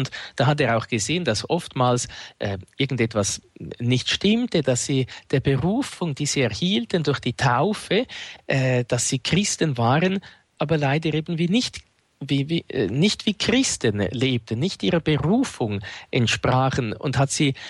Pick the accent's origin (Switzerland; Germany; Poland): Switzerland; Winterthur, Zurich; Dann in Winterthur, dort wo ich aufgewachsen bin